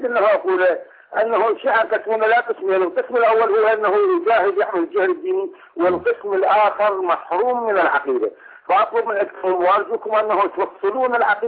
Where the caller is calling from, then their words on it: Jordan; أنا بعد من الأردن